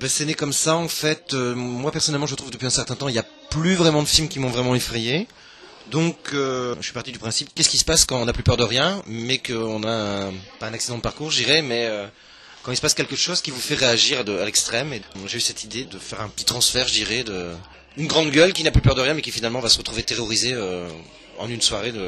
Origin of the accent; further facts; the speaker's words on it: France; now in Brussels, Belgium; Donc, je suis français, j'habite à Bruxelles.